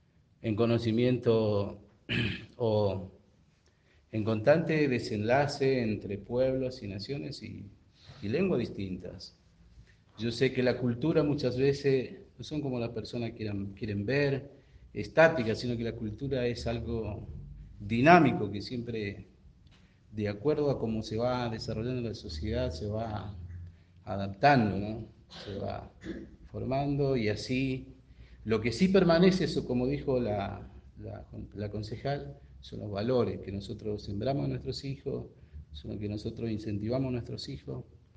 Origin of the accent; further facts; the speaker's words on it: Argentina; más allá de ser pueblo originario, somos argentinos y somos del Cristóbal del Valle